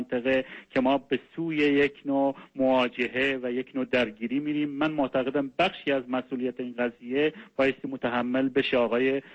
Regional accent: Iran; منم واقعا به عنوان یک ایرانی نگران آینده کشورم هستم

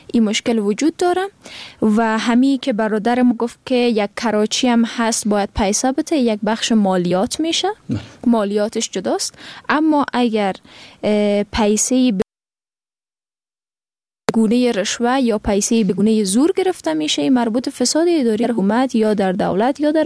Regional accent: Afghanistan; به عنوان یک افغان به این باور هستم

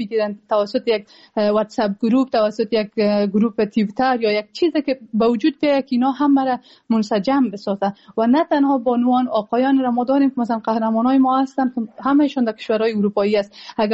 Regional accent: Afghanistan; now in Germany; من مثلا شخصا در کشور جرمنی زندگی میکنم،

